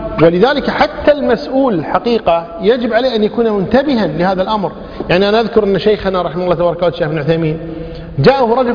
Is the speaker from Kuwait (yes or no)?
yes; Kuwait; عندنا بالكويت أبو الزوجة شو نسميه؟